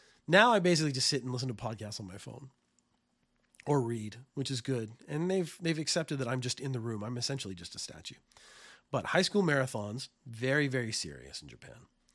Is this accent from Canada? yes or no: yes; Canada; So I come from Canada.